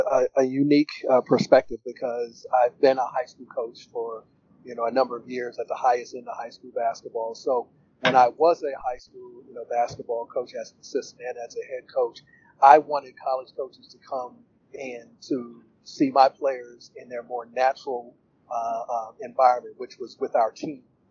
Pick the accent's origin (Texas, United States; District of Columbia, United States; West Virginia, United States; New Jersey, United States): District of Columbia, United States; Washington; when I grew up in Washington D.C. here